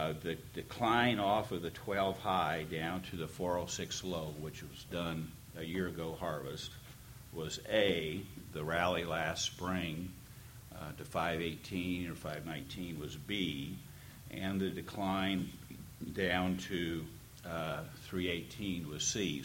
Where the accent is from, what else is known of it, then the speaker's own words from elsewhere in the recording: Texas, United States; Actually, I'm a Texan. I ride bulls.